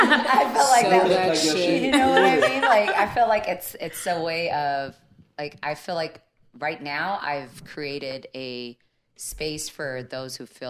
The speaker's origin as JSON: {"language": "English", "country": "United States", "said": "Like, I know I'm Black American. My parents are from the South. But other than that, I don't know what to tell people about my story."}